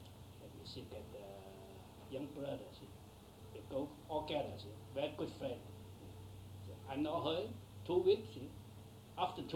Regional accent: China; English is a second language; I come from China, I'm 14 years old.

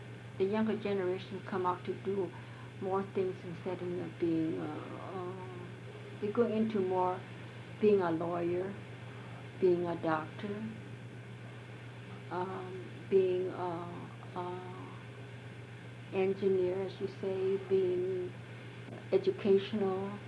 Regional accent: United States; born there; I said, I know I'm American. I call myself American Chinese because I am born here.

